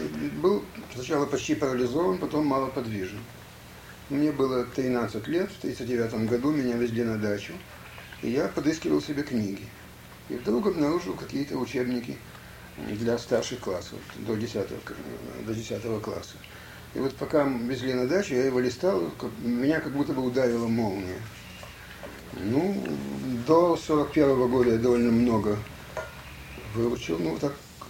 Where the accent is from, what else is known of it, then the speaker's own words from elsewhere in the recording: Kyiv, Ukraine; also born or lived in Chernihiv; Вскоре он переехал в Киев, и до войны, и потом после войны с перерывом на время эвакуации армии, я живу в Киеве всегда.